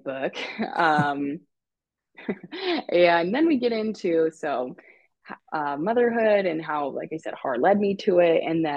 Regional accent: Nebraska, United States; probably because I'm from Nebraska.

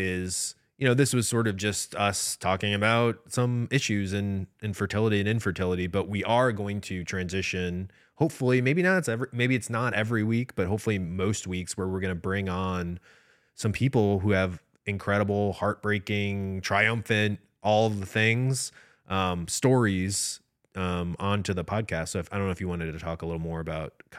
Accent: Midwest, United States; So again, I shouldn't keep saying, oh, I'm from the Midwest.

